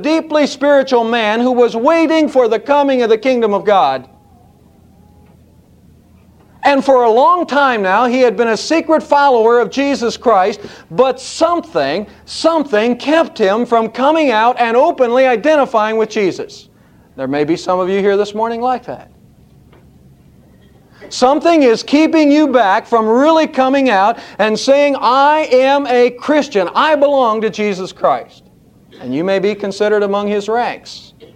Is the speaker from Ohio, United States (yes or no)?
yes; Ohio, United States; In a few weeks, I'm going to be visiting my hometown up in Ohio